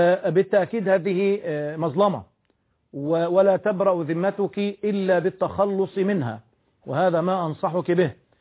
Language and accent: Arabic; Egypt; في الأذان الثاني الذي يؤذن فيه 14 دقائق تقريبا كما التوقيت عندنا في مصر.